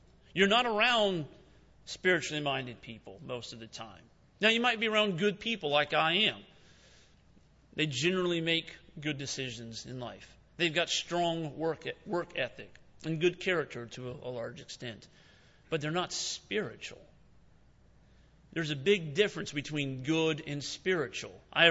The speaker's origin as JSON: {"language": "English", "region": "South Carolina", "country": "United States", "lives_now": "Washington, United States", "said": "I would say, \"I live in Washington, but I am from South Carolina. I'm not a citizen of that state, but that is where I'm fixated on as far as earthly things are considered."}